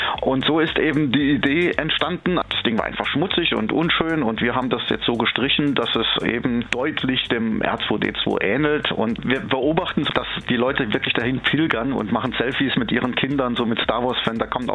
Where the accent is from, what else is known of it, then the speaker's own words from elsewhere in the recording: Saarland, Germany; Ich bin Saarländer. Seit meiner Geburt an und wohne hier, arbeite in Zweibrücken